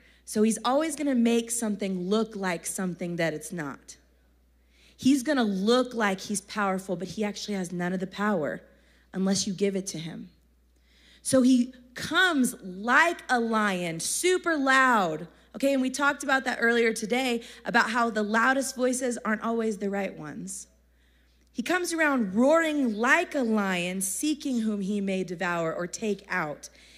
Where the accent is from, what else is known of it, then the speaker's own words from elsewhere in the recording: Texas, United States; I'm from Texas.